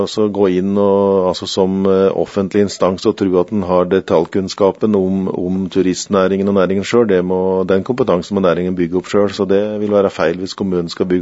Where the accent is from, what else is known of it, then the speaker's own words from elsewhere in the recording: Buskerud, Norway; så er det mye likt det som er i Øvre Numedal, da, der jeg er fra